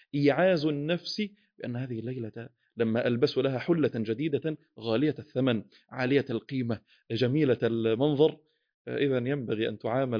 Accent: Egypt; كما نقول عندنا في مصر

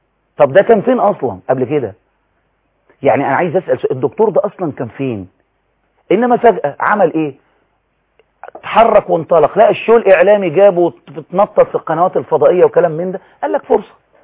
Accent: Egypt; عندنا في مصر

